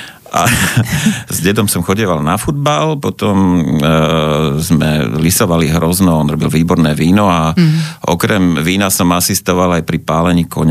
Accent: Prievidza, Trenčín Region, Slovakia; Tak, detstvo som prežil v Prievidzi.

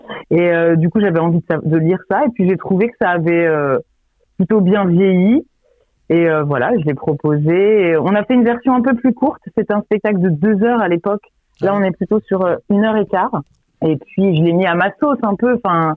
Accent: Angers, Pays de la Loire, France; Je viens d'Angers, en fait.

